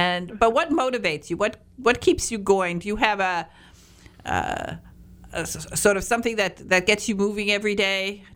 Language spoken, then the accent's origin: English; Michigan, United States; I'm from the Upper Peninsula. I'm a Youper.